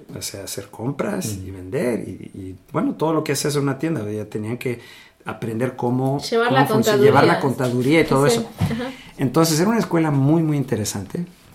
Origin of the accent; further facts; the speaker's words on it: Mexico City, Mexico; also born or lived in Monterrey; yo nací en la Ciudad de México. Me eduqué, pero mis padres se mudaron a Monterrey. Entonces, fui a un kindergarten bilingüe primero. Luego regresé a México, fui a escuelas. Empecé en la escuela británica.